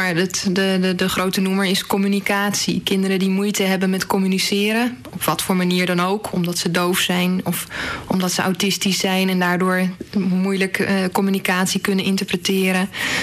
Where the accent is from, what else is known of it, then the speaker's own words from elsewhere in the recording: Nieuwegein, Utrecht, Netherlands; Ik ben 28 jaar en zoals je al zei, ik kom uit Nieuwegein.